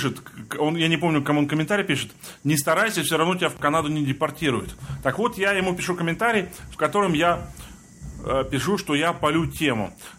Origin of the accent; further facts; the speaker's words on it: Germany; also born or lived in Poland; Родился в Польше, в школу пошел в Германии.